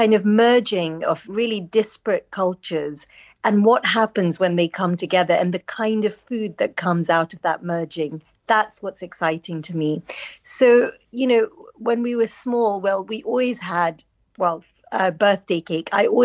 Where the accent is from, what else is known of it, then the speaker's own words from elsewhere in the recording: Nairobi, Kenya; So when I was growing up in Kenya, I was born in Kenya, in Nairobi.